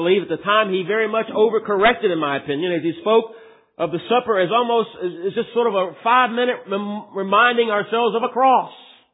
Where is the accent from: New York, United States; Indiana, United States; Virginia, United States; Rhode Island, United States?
Virginia, United States; Culpeper; I was visiting a small Baptist church in my hometown of Culpeper